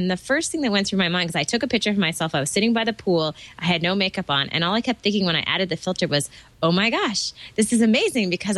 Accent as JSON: {"language": "English", "town": "Toronto", "region": "Ontario", "country": "Canada", "said": "from Toronto, Ontario, Canada."}